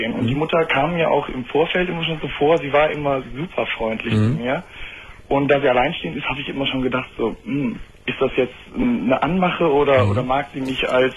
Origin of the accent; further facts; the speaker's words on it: Düsseldorf, North Rhine-Westphalia, Germany; ich komme aus Düsseldorf und das ist ja eigentlich eine ziemlich Karnevalshochburg.